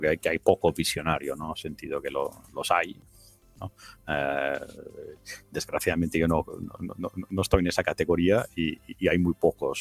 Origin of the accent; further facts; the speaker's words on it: Italy; moved away as an adult; also born or lived in United States; now in Spain; yo soy americano y me crié en Italia y luego estudié fuera y encontré una mujer española y vine aquí a vivir.